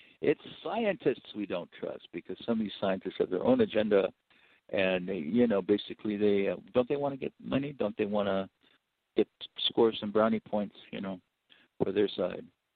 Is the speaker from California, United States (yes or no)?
yes; California, United States; But anyway, I'm a California boy. I'm from California.